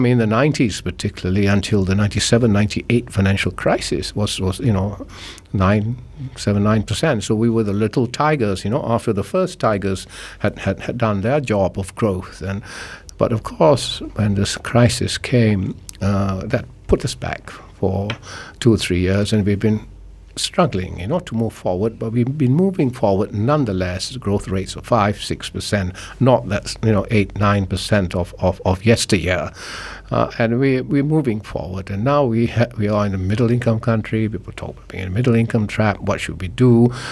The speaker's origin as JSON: {"language": "English", "region": "Penang", "country": "Malaysia", "tie": "born or raised there", "said": "when I grew up in Penang"}